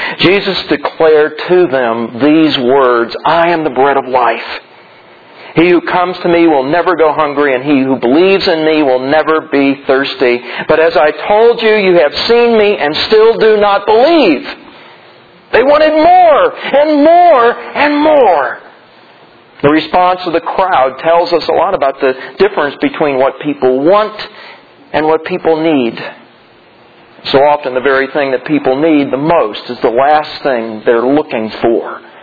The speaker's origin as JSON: {"language": "English", "region": "Missouri", "country": "United States", "tie": "born or raised there", "said": "I'm from Missouri. I was born there."}